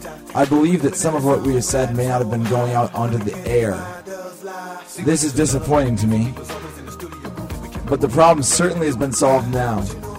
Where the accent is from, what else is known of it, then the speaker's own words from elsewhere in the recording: Sarasota, Florida, United States; I went down to my hometown of Sarasota, Florida with a couple of friends of mine.